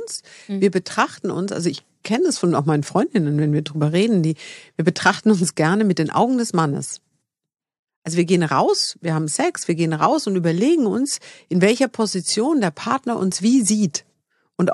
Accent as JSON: {"language": "German", "region": "Bavaria", "country": "Germany", "said": "ich komme aus Bayern, deswegen sagen wir Fasching"}